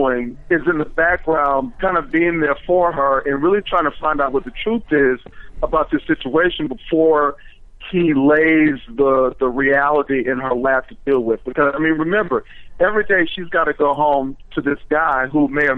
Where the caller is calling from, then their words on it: Washington, District of Columbia, United States; I'm calling from Washington D.C.